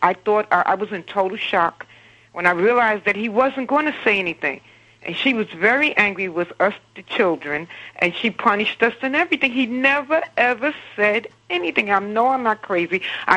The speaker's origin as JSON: {"language": "English", "town": "Harlem", "region": "New York", "country": "United States", "tie": "born or raised there", "said": "You know, I grew up in, well, you don't know, but I grew up in Harlem."}